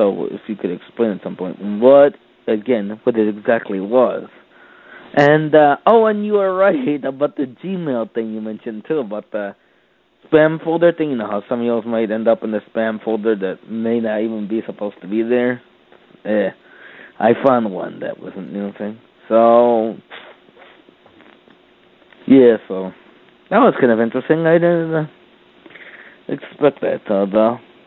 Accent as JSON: {"language": "English", "town": "Danbury", "region": "Connecticut", "country": "United States", "said": "I am from Danbury, Connecticut, and I've been listening to your podcast"}